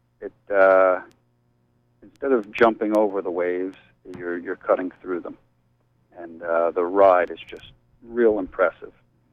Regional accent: New York, United States; And I grew up on the Hudson River and did most of my boating at the Nyack Boat Club

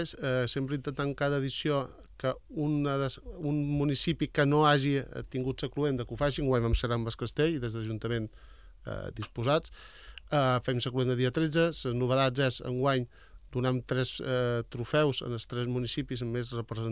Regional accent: Menorca, Balearic Islands, Spain; aquí som tots menorquins els que participam

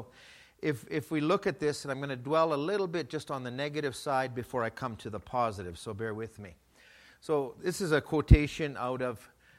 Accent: Edmonton, Alberta, Canada; I'm from Edmonton. That's easy to remember. Canada.

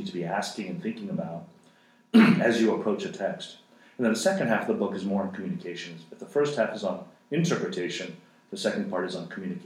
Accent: South Korea; And I went to an English-speaking private school, and so though I learned English growing up, I was raised in Korea.

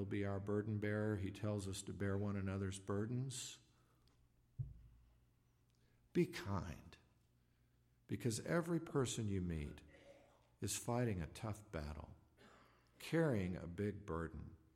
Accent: Tulsa, Oklahoma, United States; the Baptist church I grew up in Tulsa

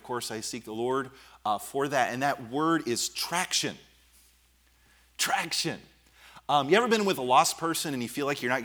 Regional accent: New Jersey, United States; one of my relatives in the church that I grew up in out in New Jersey.

